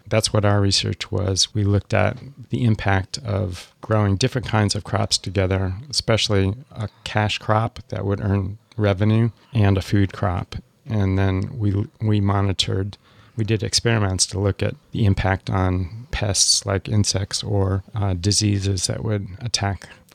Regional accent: Connecticut, United States; also born or lived in Ann Arbor, Michigan; I was born in Ann Arbor, Michigan. Grew up mostly in Connecticut because my father worked in New York City. I went back to Ann Arbor for college.

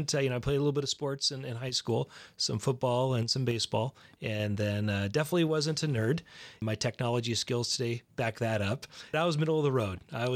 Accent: Bainbridge Island, Washington, United States; I grew up on Bainbridge Island and graduated from Bainbridge Island High School. Spent all of my childhood years on Bainbridge Island.

